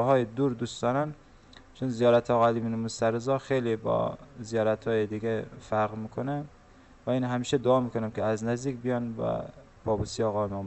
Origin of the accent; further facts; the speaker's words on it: Afghanistan; now in Mashhad, Iran; ما چون در شهر مشهد مقدس هستیم و وقتی که از افغانستان آمدیم به ایران مهاجر بودیم